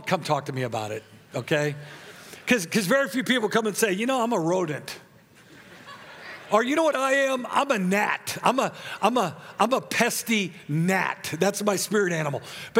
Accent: United States; But let me just tell you, I'm still an American, and I understand how important that is.

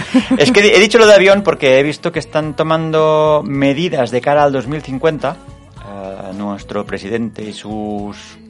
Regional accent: Mataró, Catalonia, Spain; Teniendo en cuenta que yo digo Barcelona, somos de Mataró, o sea, ya tenemos que coger un tren para ir a Barcelona.

